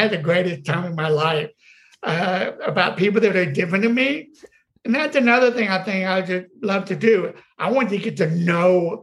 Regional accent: the South, United States; I grew up in the South, okay? I grew up, I still do.

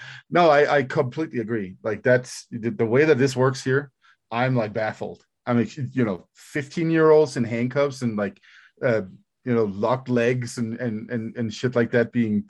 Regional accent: Denmark; English is a second language; In my home country in Denmark

